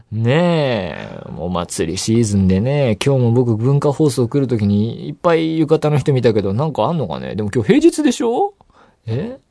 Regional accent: Saitama, Japan; 埼玉県、僕出身ですけど、そんな大きな花火大会があったなんて知らなかったな。

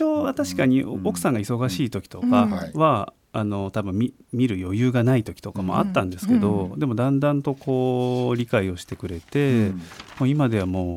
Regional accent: Gifu, Japan; もう岐阜出身なんですけど、はい、岐阜からずっと行ってましたね、通って。

